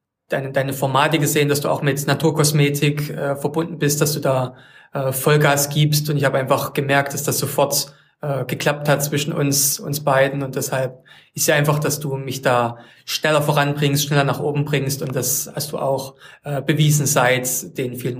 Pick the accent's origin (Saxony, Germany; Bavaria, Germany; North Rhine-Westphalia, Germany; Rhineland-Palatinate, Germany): Saxony, Germany; Leipzig; Ich komme aus Leipzig